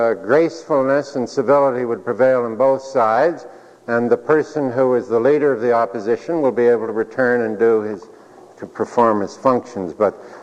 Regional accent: Canada; I'm doing that as a Canadian who cares deeply that 1/10 of my country has taken a course of action

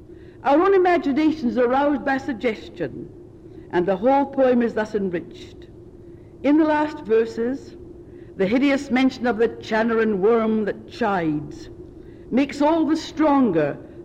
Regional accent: Scotland, United Kingdom; accent: Scottish; my Japanese accent superimposed on a Scots one may present difficulties

